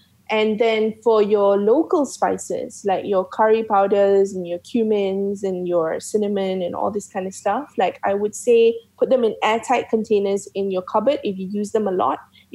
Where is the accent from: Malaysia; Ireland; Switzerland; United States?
Malaysia; That's the best bit about being Malaysian, you know, like everything goes into a nasi goreng and nobody's gonna judge you